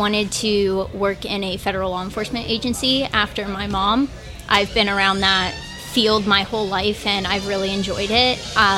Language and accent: English; St. Augustine, Florida, United States; I'm originally from... I grew up in St. Augustine, Florida